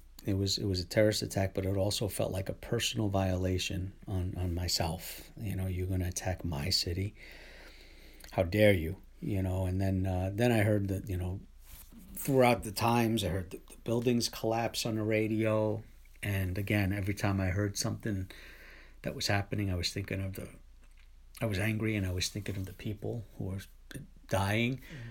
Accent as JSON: {"language": "English", "town": "Bronx", "region": "New York", "country": "United States", "tie": "born or raised there", "said": "I was born and raised in the Bronx and wound up upstate New York when I decided to go to Oswego State"}